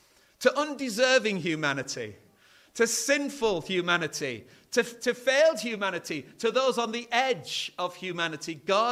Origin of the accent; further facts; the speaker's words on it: Yorkshire and the Humber, United Kingdom; I come from North Yorkshire, the famous county where there are more sheep than people.